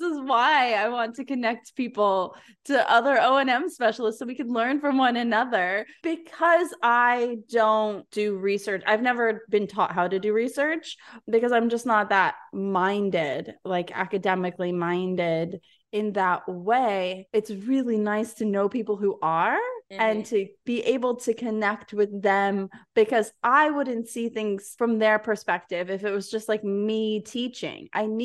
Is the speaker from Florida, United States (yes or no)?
yes; Fort Lauderdale, Florida, United States; I'm not from Miami, I'm from Fort Lauderdale